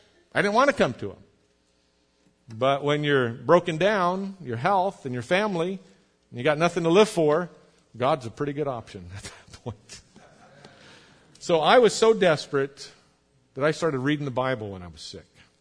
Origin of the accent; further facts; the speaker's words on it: United States; Well, I'm an American, born red-blooded American.